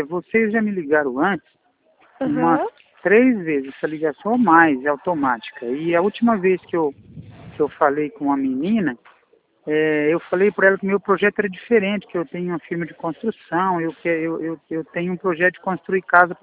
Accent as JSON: {"language": "Portuguese", "town": "Astorga", "region": "Paraná", "country": "Brazil", "said": "Astorga, Paraná."}